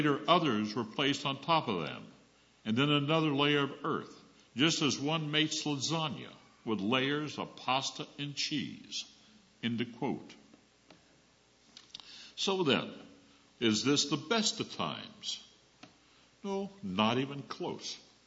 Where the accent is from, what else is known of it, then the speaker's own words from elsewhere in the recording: Arizona, United States; because I grew up on the Mexican border in Arizona in the high desert. We had a lot of sand, but no water.